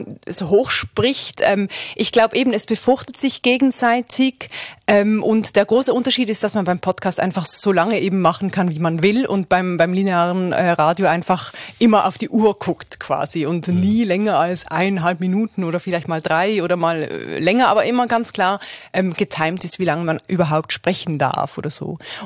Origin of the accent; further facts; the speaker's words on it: Switzerland; ich komme aus der Schweiz.